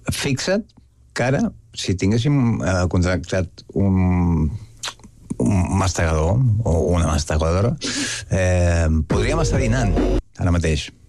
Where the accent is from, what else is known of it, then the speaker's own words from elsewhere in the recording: Mallorca, Balearic Islands, Spain; sóc de Mallorca